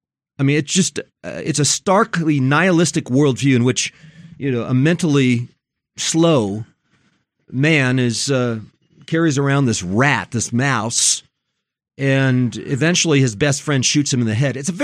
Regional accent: Wadsworth, Ohio, United States; born there; I was born in Wadsworth, Ohio. So it's about 20 minutes from where I was born.

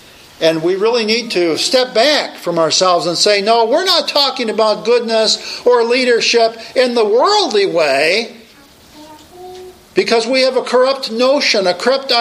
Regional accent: United States; But we as a people, as an American people, we love the slime.

